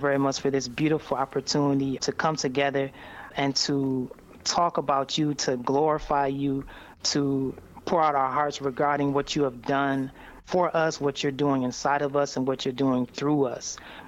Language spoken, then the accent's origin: English; Southfield, Michigan, United States; born there; I was born in Southfield, Michigan, to two lovely parents.